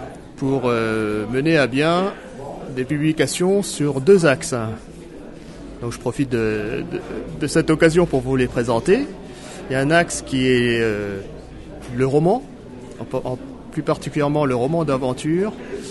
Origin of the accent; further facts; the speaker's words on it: Vietnam; puisque je suis vietnamien